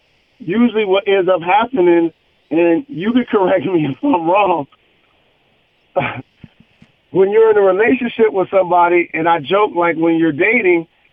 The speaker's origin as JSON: {"language": "English", "town": "Detroit", "region": "Michigan", "country": "United States", "tie": "born or raised there", "said": "I'm very passionate about the state of Michigan and my hometown of Detroit."}